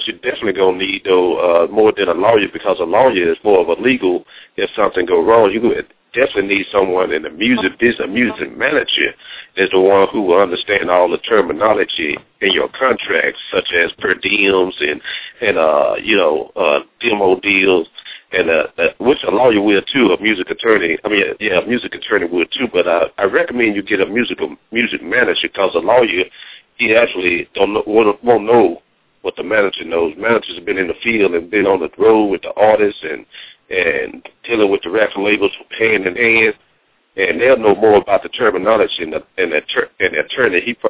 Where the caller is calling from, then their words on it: Dallas, Texas, United States; calling out of Dallas, Texas.